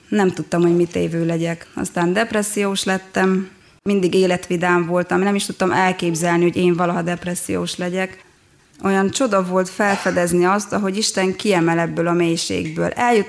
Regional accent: Arad, Arad County, Romania; born or raised there; also born or lived in Oradea

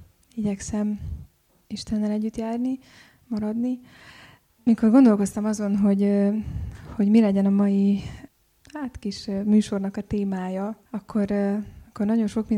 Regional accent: Timișoara, Timiș County, Romania; now in Budapest, Hungary; Temesváron születtem, és ott nőttem fel, azután kerültem Budapestre, és jelenleg a Liszt Ferenc Zeneművészeti Egyetemen vagyok negyedéves hallgató

